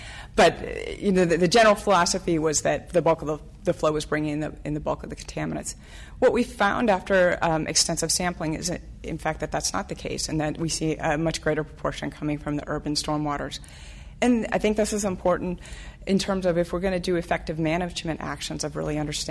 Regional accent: Midwest, United States; I'm from the Midwest. Hockey is about as close as you can get to a religion there.

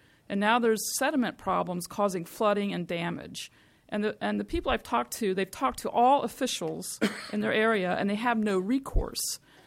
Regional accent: Salinas, California, United States; I'm from Salinas.

